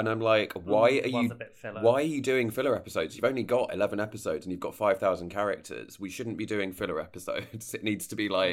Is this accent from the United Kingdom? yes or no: yes; United Kingdom; now in Virginia Beach, United States; As a Brit who has been living in Virginia Beach right next to Norfolk, I can tell you there's nothing rustic about it.